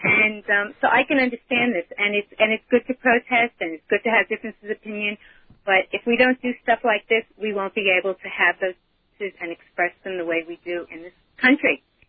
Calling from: Commack, New York, United States; From Costco parking lot.

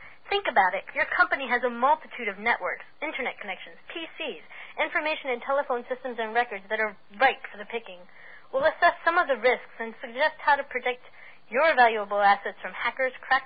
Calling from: Queens, New York, United States

